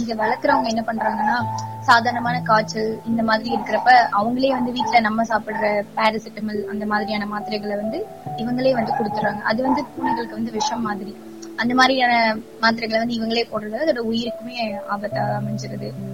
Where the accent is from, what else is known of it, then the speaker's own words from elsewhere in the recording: Krishnagiri, Tamil Nadu, India; என்னோட சொந்த ஊர் வந்து கிருஷ்ணகிரி.